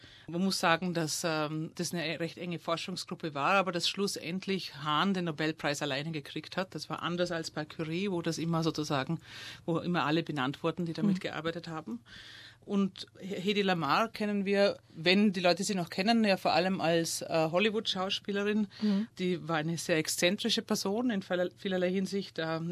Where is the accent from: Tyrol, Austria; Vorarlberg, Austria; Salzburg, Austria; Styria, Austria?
Vorarlberg, Austria; also born or lived in Vienna; Ich komme aus Vorarlberg, aber ich habe in Wien studiert, an der Germanistik in Wien und an der Theaterwissenschaft.